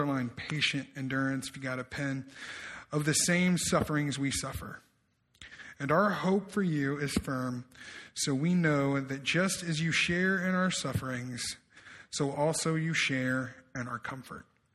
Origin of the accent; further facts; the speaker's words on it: the South, United States; I'm a Dukes guy. You know, I'm from the South.